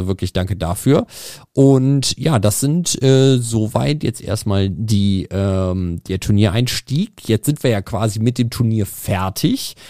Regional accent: Lichtenberg, Germany; born or raised there

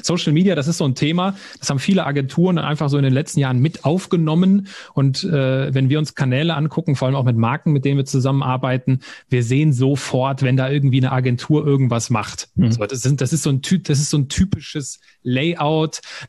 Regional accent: Switzerland; Und das am liebsten bei uns in der Schweiz und da quasi so ein Retreat mit mir selbst mache.

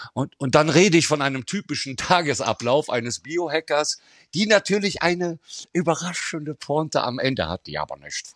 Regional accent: Rhineland, Germany; da wo ich herkomme, aus dem Rheinland

